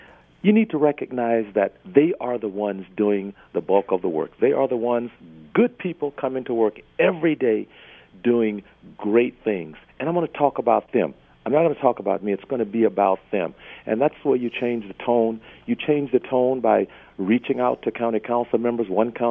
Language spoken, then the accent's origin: English; Louisiana, United States; I'm a person with a fair amount of confidence in myself, and I learned that growing up in Louisiana.